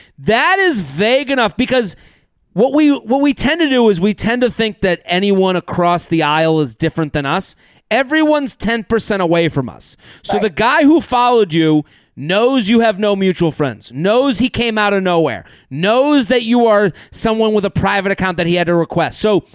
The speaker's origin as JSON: {"language": "English", "region": "New York", "country": "United States", "said": "For context, I'm from Long Island. He seemed to be a city boy."}